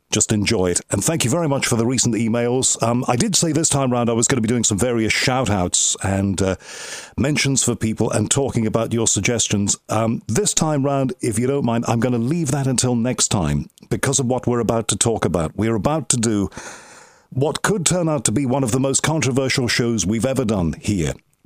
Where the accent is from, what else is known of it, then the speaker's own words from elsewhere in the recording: England, United Kingdom; a guy who lives in London and is English, born and bred, despite American connections and connections all around the world, you know, I'm a Brit.